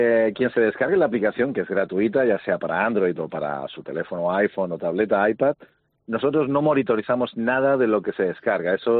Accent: Málaga, Andalusia, Spain; como somos de Málaga

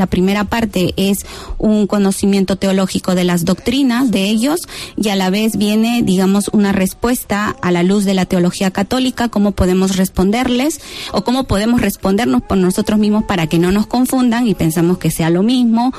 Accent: Peru; Yo estaba en Perú, en mi ciudad de origen, y me mandaron a Ecuador, Guayaquil.

